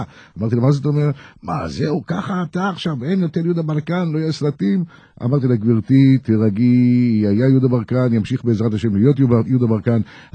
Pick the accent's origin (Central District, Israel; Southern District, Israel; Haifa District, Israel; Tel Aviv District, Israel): Central District, Israel; Netanya; נולדתי במקום נפלא ששמו נתניה, ושם גדלתי עד גיל 18